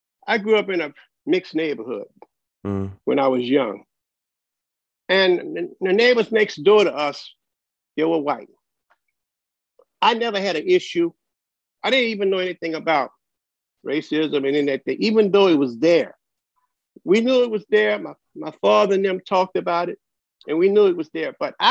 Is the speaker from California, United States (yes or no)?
no; New Orleans, Louisiana, United States; I grew up in the Crescent City, which is New Orleans, Louisiana. They call it a crescent because the way it's shaped. It's shaped like a crescent.